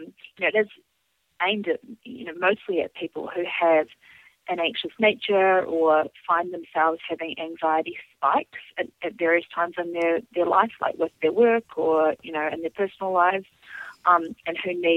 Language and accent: English; New Zealand; now in United States; my home country of New Zealand